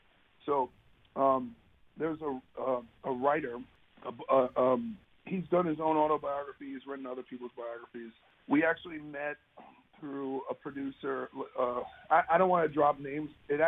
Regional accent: New York, United States; now in Los Angeles, United States; Like, I'm from New York, and I have, you know, I grew up

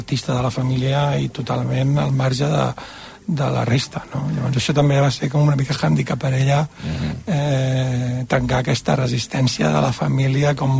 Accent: Barcelona, Catalonia, Spain; nosaltres som de Barcelona, però estiuegem a Palautordera.

